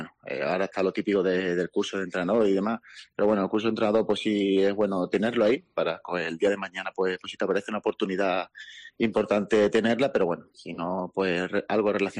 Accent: Extremadura, Spain; moved away; mayormente cuando me fui de aquí, de Extremadura.

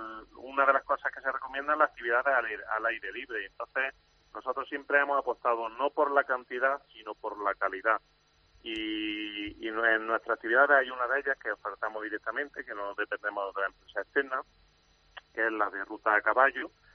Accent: Andalusia, Spain; Como buen andaluz, no exagero.

